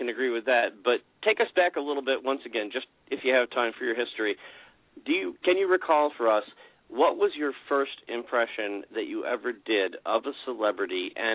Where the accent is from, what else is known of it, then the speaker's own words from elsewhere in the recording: New York, United States; I grew up up here in the Catskills, and actually got to see Jackie a number of times.